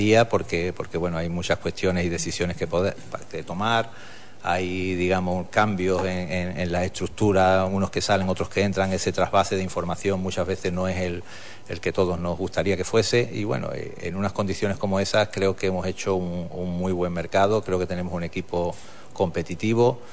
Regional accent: Huelva, Andalusia, Spain; todos los responsables deportivos del club somos onubenses

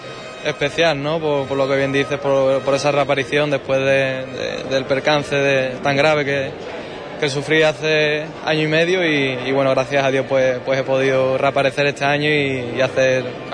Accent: Huelva, Andalusia, Spain; mi tierra, en Huelva

